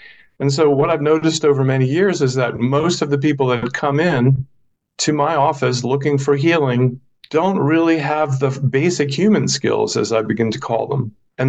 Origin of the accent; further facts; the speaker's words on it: United States; which of course I'm mispronouncing as an American, but forgive me for that.